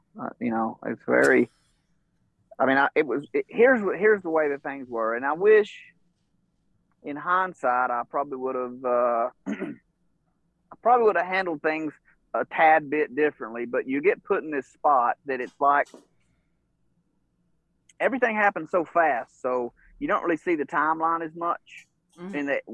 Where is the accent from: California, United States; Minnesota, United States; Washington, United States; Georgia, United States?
Georgia, United States; I'm from North Georgia, which, you know, I'm probably, as a crow flies, probably 2 hours from Knoxville or something like that, you know, beeline. But you're kind of in that same Southern Appalachian kind of background.